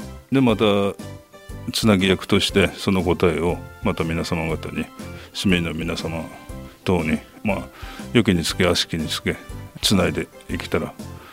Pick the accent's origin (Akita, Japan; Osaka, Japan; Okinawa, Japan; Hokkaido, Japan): Akita, Japan; Hiraka; 出身は平川町浅前です。